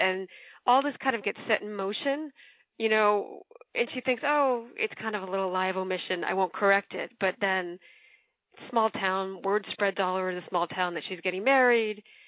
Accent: Massachusetts, United States; So I grew up on the North Shore of Boston.

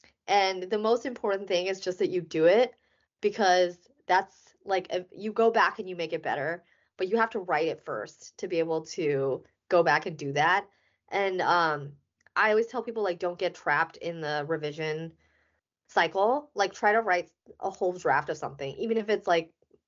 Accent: Illinois, United States; But I really liked growing up in Illinois in many ways

